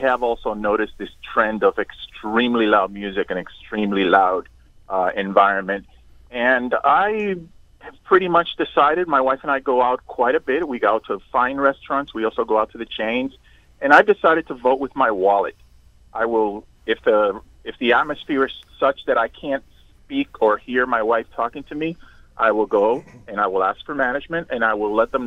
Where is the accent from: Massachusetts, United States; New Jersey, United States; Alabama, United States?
Massachusetts, United States; Boston; I'm from Boston originally. We also have a huge dining culture there.